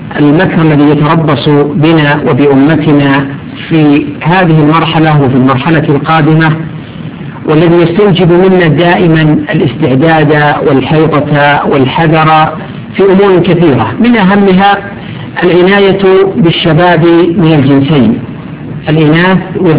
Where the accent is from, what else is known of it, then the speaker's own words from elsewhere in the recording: Saudi Arabia; وبالذات بلادنا المملكة العربية السعودية أنها دول فتية